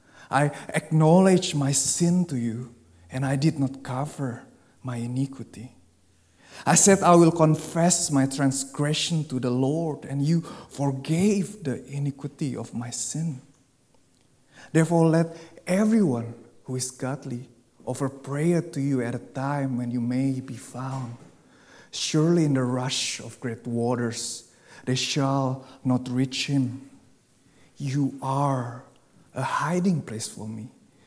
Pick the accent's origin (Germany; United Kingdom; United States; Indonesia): Indonesia; Folks, you know that I grew up in Indonesia, and I know exactly what real poverty means.